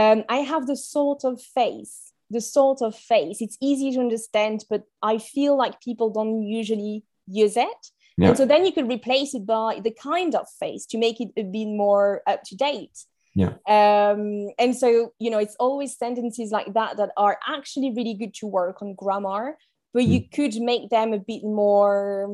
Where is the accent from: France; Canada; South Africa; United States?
France; English is a second language; moved away as an adult; I think just the full experience on being on my own at 18 years old, you know, I'm from France and originally from like a small village.